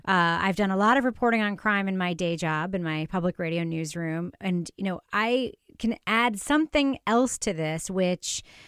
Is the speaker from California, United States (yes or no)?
no; New York, United States; growing up in New York, I remember a lot of crime stories.